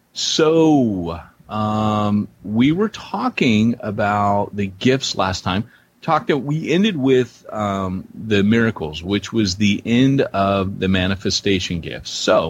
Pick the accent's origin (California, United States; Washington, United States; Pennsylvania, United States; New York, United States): California, United States; We need to do those cool commercials that you knew growing up in Southern California.